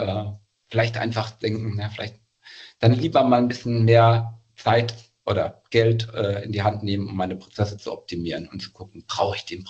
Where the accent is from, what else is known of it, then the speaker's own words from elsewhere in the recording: Bavaria, Germany; aus Bayern komme ich